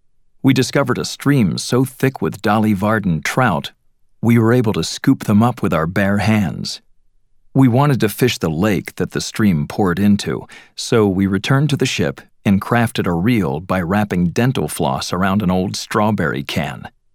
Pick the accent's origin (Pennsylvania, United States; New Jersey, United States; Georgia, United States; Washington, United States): Washington, United States; Seattle; I was born in 1966 in Ballard, the Scandinavian part of Seattle, by the ship canal. All my parents' friends were Norwegians and fishermen.